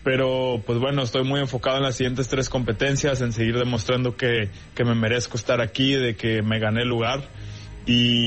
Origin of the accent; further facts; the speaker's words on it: Monterrey, Nuevo León, Mexico; also born or lived in Nuevo Laredo; Yo soy originario de Nuevo Laredo, Tamaulipas, pero toda mi vida he vivido en Nuevo León, en Monterrey.